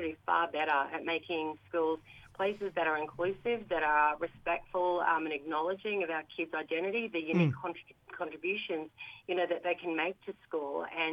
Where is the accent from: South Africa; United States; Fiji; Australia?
Australia; Brisbane, Queensland; So I'm a Gamilaroi Yinna. My family's from Bingra in New South Wales. But I've grown up and raised my family on the lands of the Yuggera people here in Mianjin.